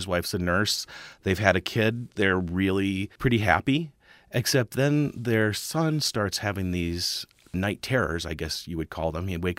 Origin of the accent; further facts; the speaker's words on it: Nebraska, United States; And I grew up in Western Nebraska, which has a really stark kind of beauty, but also a sense of emptiness and inhospitality.